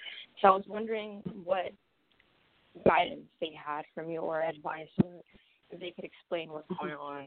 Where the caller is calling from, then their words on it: Columbus, Ohio, United States; I'm calling from Columbus, Ohio.